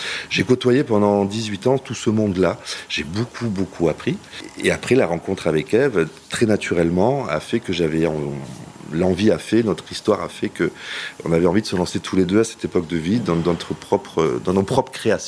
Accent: Montpellier, Occitanie, France; Donc je viens de Montpellier, j'avais ouvert avec des amis une galerie à Montpellier

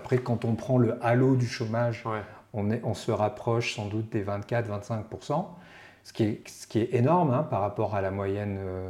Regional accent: Réunion, France; je descends d'un des premiers habitants de La Réunion, donc je suis réunionnais depuis le XVIIe siècle

